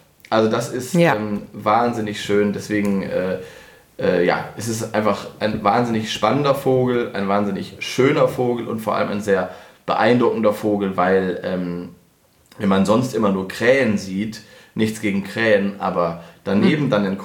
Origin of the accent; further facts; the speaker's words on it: Northwest Germany, Germany; das hätte ich natürlich nie gedacht als Kind früher, weil ich komme ja aus dem Nordwesten.